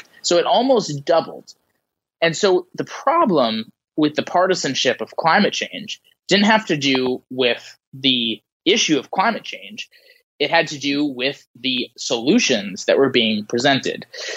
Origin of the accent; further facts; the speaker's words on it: Wisconsin, United States; I grew up in Wisconsin and near Green Bay.